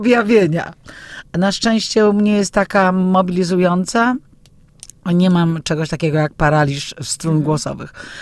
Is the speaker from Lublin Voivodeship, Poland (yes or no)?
yes; Puławy, Lublin Voivodeship, Poland; mieliśmy wracać do Puław, skąd pochodzę, bo tam akurat miałam swoje mieszkanie.